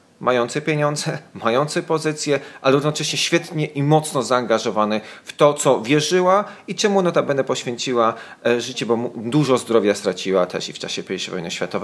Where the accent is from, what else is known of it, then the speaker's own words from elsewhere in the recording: Przemyśl, Subcarpathian Voivodeship, Poland; w Przemyślu, bo to jest moje rodzinne miasto